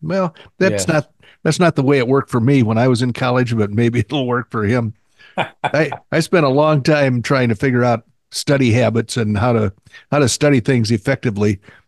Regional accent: Oklahoma City, Oklahoma, United States; born there; I only know a little bit about what was going on around the time I was born in Oklahoma City back in the prior millennium.

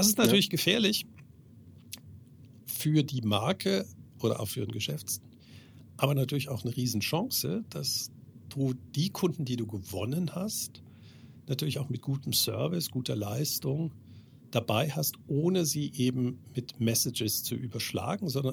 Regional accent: Germany; moved away as an adult; now in Switzerland; Ich bin aus Deutschland als Investmentbanker in die Schweiz gezogen.

